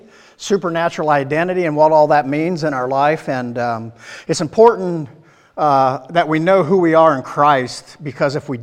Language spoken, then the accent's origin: English; Iowa, United States; they're from Wisconsin, I'm from Iowa, you know how that goes